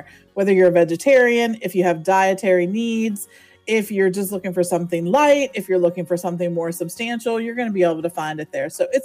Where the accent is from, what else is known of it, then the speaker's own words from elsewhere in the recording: Pennsylvania, United States; I always say I'm from Pittsburgh. I'm actually about 45 minutes north of Pittsburgh. So we're sort of in a rural area, so to speak.